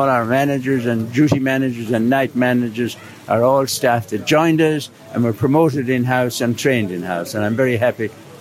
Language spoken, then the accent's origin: English; Ireland; accent: Irish; And with my Irish accent, you'll recognize the duty-free industry in the world started at Shannon Airport in Ireland